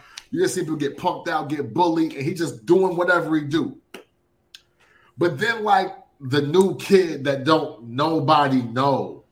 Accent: Freeport, Illinois, United States; I grew up in Freeport. We both grew up in Northern Illinois, in the Northern Illinois area.

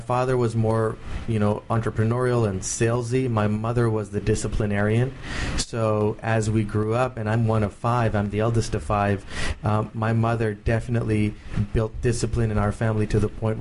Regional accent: United States; gave me a great cultural appreciation for the third world and Asia, but also a great appreciation for being American

